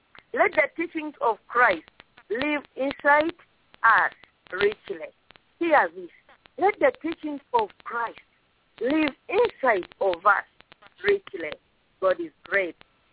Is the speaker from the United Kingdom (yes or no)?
no; Uganda; from Uganda.